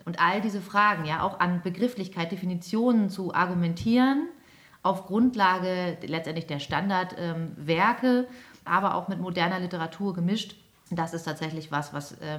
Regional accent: Lower Saxony, Germany; Ich bin im Wendland aufgewachsen, dieser kleine Zipfel an der ehemaligen Grenze im Nordosten Niedersachsens.

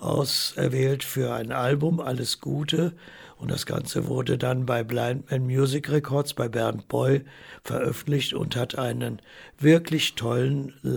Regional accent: Göttingen, Lower Saxony, Germany; besonders hier in meiner Heimatstadt Göttingen

